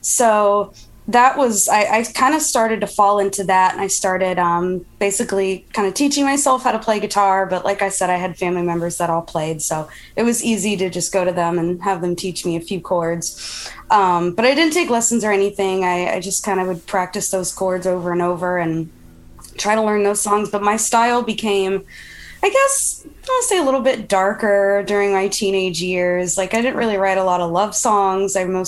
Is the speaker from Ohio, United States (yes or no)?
yes; Greenville, Ohio, United States; I was born in Ohio. My childhood was spent mostly in little north of Dayton, Ohio, in a little town called Greenville. It was this very quaint, just Midwestern town right on the border of Indiana.